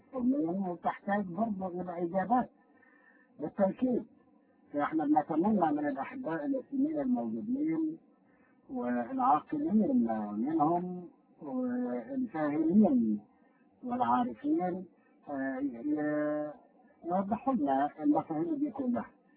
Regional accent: Egypt; إحنا كلنا كمصريين درسنا القرآن في مصر في المدارس كلنا درسناها،

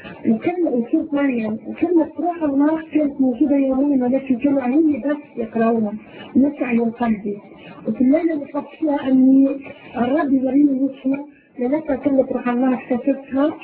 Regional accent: Tunisia; أنا من تونس، صرت مسيحية حوالي 4 سنوات.

